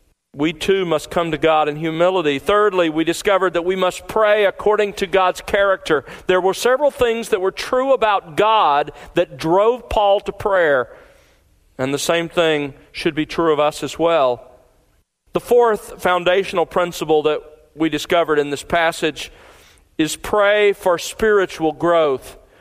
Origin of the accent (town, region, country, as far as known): Mobile, Alabama, United States; born or raised there